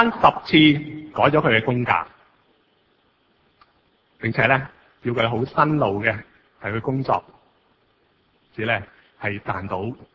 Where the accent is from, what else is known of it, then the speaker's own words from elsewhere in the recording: China; 我们中国人讲呢就是怎么讲，如果你即是以前出国是吧